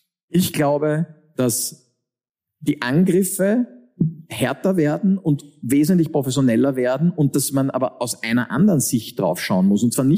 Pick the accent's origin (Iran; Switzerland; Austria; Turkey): Austria; Wir haben das auch bei uns in Österreich.